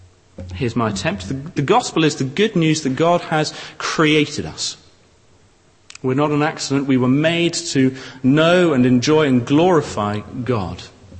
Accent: England, United Kingdom; I'm allowed to say this because I'm an English person.

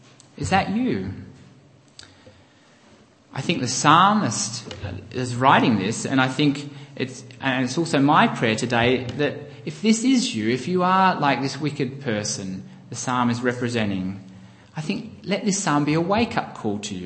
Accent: Australia; being an Australian

